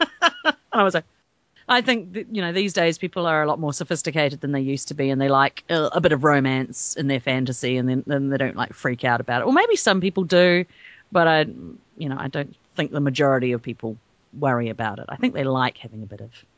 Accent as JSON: {"language": "English", "region": "Wellington", "country": "New Zealand", "said": "I'm from Wellington in New Zealand, which is indeed where Peter Jackson hangs out"}